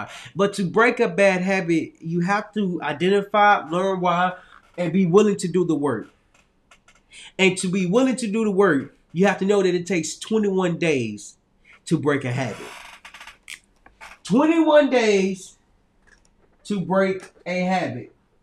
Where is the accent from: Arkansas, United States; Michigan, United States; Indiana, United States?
Arkansas, United States; Little Rock; moved away as an adult; it was challenging for me to leave my hometown, because it was I'm just from a small town, Little Rock, Arkansas.